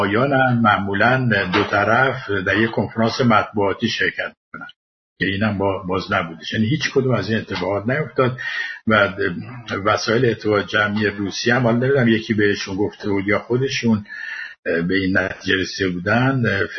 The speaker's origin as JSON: {"language": "Persian", "country": "Iran", "said": "آدم به عنوان یه ایرانی نمیخواد در نظر بین المللی اینقدر خار و خفیف بشه"}